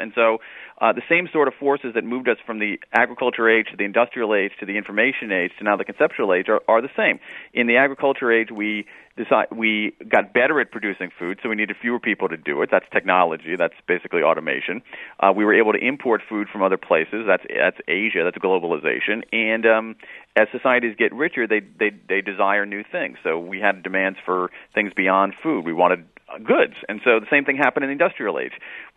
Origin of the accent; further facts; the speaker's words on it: Ohio, United States; I grew up in Ohio when the Rust Belt was rusting